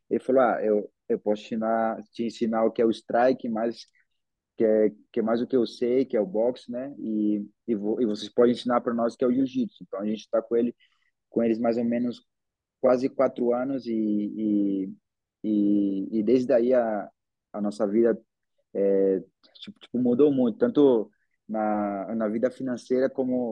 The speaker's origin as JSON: {"language": "Portuguese", "town": "Manaus", "region": "Amazonas", "country": "Brazil", "said": "quando eu for campeão do UFC, ele falar, Manaus, Brasil. Então, quando eu saí de Manaus, depois eu já saí com esse sonho na mente."}